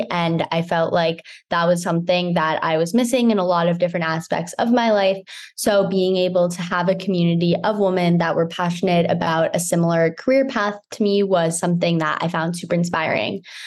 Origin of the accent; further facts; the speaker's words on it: New York City, New York, United States; So I grew up in New York City. I went to an all-girls school there